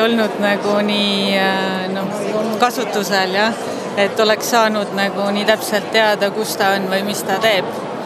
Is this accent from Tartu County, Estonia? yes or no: no; Saare County, Estonia; ma olen lihtsalt Saaremalt pärit ja merega niimoodi selle tõttu seotud.